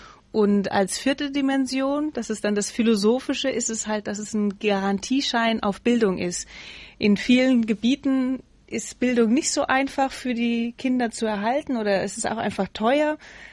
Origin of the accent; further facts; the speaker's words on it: Darmstadt, Hesse, Germany; Also ich komme schon mal aus Darmstadt.